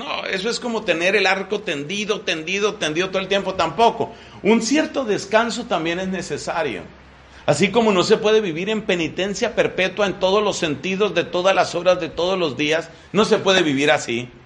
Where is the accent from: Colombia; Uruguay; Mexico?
Colombia; Nosotros tuvimos un gran predicador carismático en mi país, bastante conocido